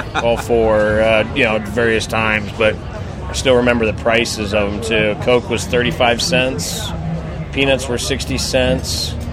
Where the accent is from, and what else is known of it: Omaha, Nebraska, United States